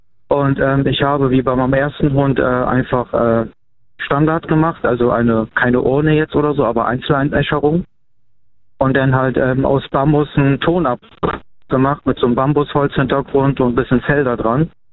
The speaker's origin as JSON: {"language": "German", "region": "Bremen", "country": "Germany", "said": "Aus Bremen komme ich."}